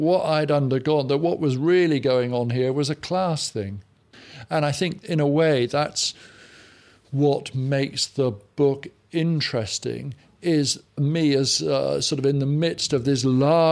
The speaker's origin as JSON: {"language": "English", "town": "Cheltenham", "region": "South West England", "country": "United Kingdom", "tie": "born or raised there", "said": "I grew up in Cheltenham, the archetypal middle class town."}